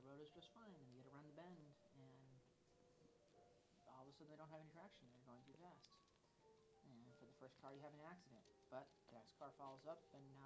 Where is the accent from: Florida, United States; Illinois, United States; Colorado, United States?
Colorado, United States; So my experience growing up in Colorado is that the problem with drivers is that there will be some that are incredibly slow